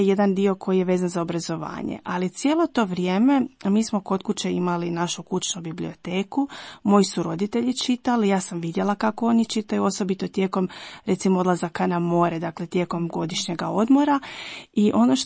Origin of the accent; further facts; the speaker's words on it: Pleternica, Požega-Slavonia County, Croatia; Ja dolazim iz Pleternice, to je malo mjesto u Slavoniji